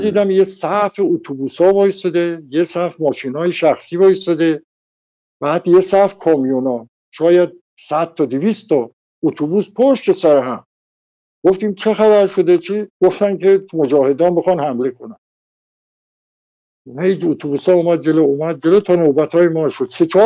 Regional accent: Shiraz, Fars, Iran; من تو شیراز بزرگ شدم،

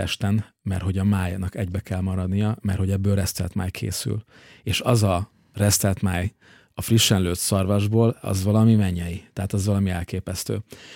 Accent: Budapest, Hungary; tehát én egy ilyen törzsgyökeres 11. kerületi budai gyerek vagyok. Én ott nőttem föl.

